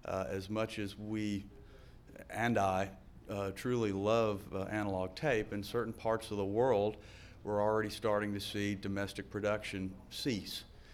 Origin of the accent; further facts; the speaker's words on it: Southern United States, United States; I am from the South. And so for those of you who have a problem with the accent, I believe the hotel does provide an interpreter